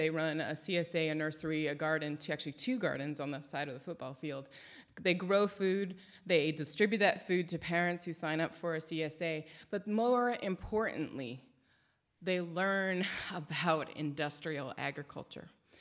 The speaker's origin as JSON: {"language": "English", "town": "Richmond", "country": "United States", "said": "you know, I'm from Richmond."}